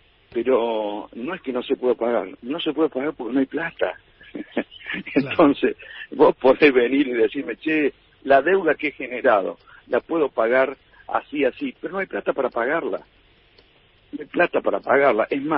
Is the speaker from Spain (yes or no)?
no; Córdoba, Argentina; Yo en estos momentos, yo soy de Córdoba.